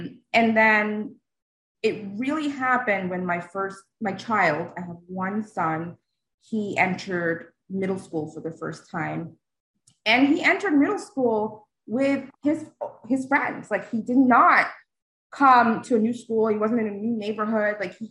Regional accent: England, United Kingdom; now in Orlando, United States; I originally from England. No, I don't have my accent anymore, but it does come out once in a while.

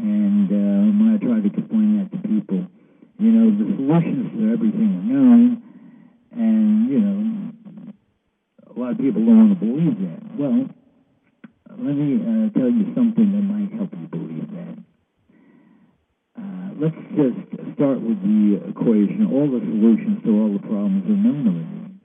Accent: New York City, New York, United States; I'm in from New York City, I ride the subways all the time.

